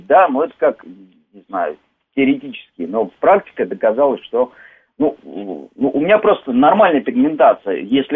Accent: Moscow, Russia; я коренной москвич.

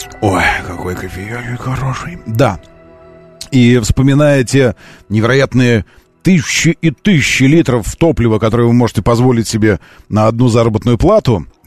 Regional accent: Moscow, Russia; Мы, москвичи, в два, кто-то в три раза больше может позволить себе топливо.

